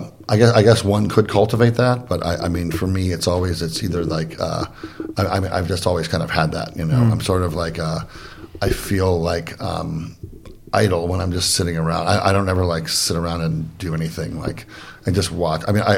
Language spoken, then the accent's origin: English; Kent, Ohio, United States; I grew up in Kent, Ohio. It's a small college town in northeastern Ohio, kind of in the middle of the suburbs.